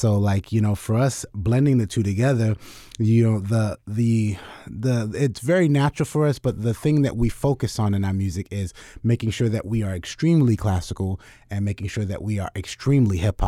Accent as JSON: {"language": "English", "town": "Fort Lauderdale", "region": "Florida", "country": "United States", "tie": "born or raised there", "said": "Well, you know, we grew up in Fort Lauderdale, so, we lived in the hood and just went to a public performing arts high school"}